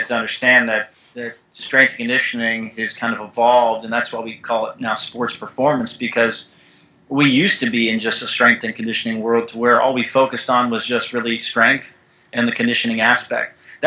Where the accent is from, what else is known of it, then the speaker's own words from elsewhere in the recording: Sarasota, Florida, United States; I grew up in South Florida and down in Sarasota, and there's a lot of places for athletes to train down there